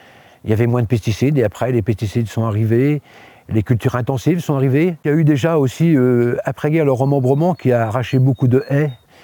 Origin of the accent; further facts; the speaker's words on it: Lavoux, Nouvelle-Aquitaine, France; Je suis né dans le Poitou, dans un petit village à 2 km d'ici, à Lavoux. Mes parents étaient agriculteurs.